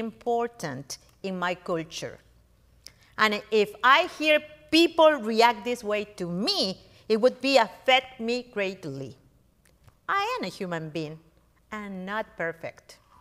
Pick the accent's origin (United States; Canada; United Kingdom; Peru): Peru; moved away; Today's gospel makes me think of how I would feel going back to my hometown, Peru, to preach. After 30 years being away of preaching in my country, I can imagine my friends' eyebrows, you know, raising.